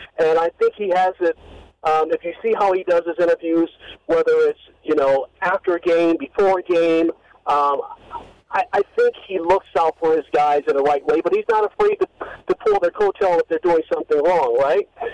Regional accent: Wisconsin, United States; now in Las Vegas, United States; I'm originally from Wisconsin. I spent the majority of my life in Wisconsin, and I've lived here now in Vegas for a little bit over 10 years.

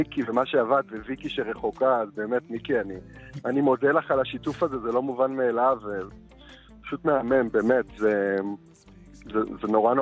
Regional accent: Nof HaGalil, Northern District, Israel; כי אני גדלתי בצפון, בנצרת עילית, והכרנו היטב את העלייה הזאת

